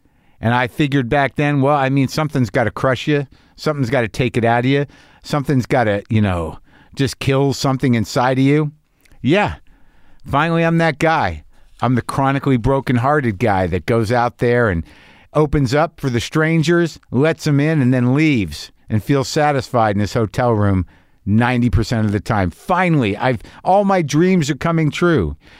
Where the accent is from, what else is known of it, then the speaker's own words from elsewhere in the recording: New Mexico, United States; I guess it's because I grew up in New Mexico.